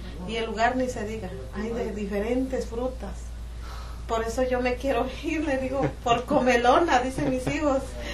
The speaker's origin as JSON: {"language": "Spanish", "country": "Mexico", "tie": "born or raised there"}